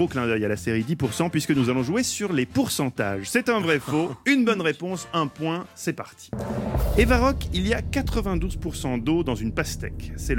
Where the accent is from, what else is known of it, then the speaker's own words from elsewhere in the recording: Switzerland; en Suisse, mon pays natal